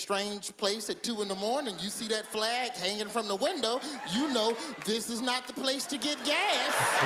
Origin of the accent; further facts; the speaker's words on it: the South, United States; I ain't saying keep it around, but I grew up in the South.